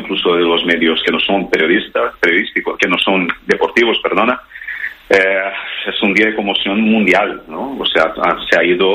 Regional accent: Brazil; Spanish is a second language; Yo creo que el fútbol es parte de nuestra identidad como brasileños, ¿no?

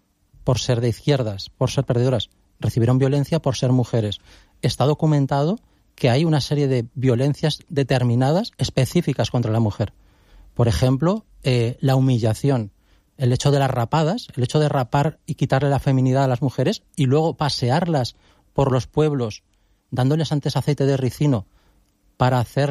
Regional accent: Huesca, Aragon, Spain; Yo soy de Huesca, he estudiado en la universidad en Zaragoza

